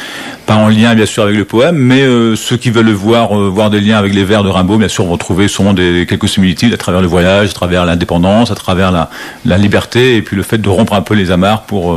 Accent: Lamballe, Brittany, France; Moi, je suis originaire de Lamballe, hein, donc pour moi, faire le repérage, ça a été beaucoup plus facile.

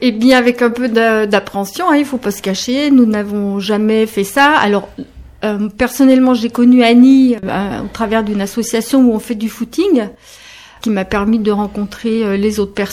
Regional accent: Brittany, France; dans l'agglomération briochine, puisque nous sommes soit de Saint-Brieuc, Pordic, Trégueux et Plédan. C'est tout près, c'est très local.

